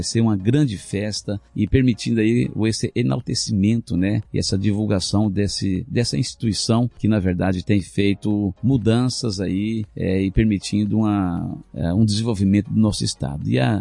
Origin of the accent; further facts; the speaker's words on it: Mato Grosso do Sul, Brazil; Eu sou sul-mato-grossense, eu sou cooperado